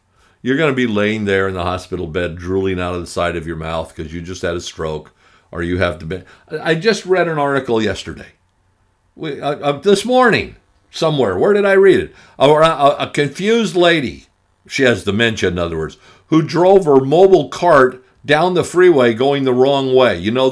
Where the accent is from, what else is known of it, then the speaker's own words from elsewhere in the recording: Arizona, United States; Or every year, growing up in Arizona, there'd be two or three people that would die going out to the Superstition Mountains looking for the lost gold.